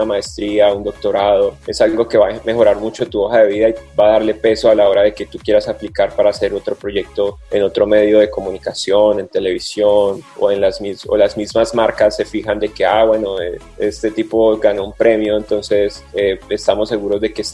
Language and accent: Spanish; Colombia; El contenido de los colombianos, nuestro acento le gusta muchísimo a los cubanos y a los mexicanos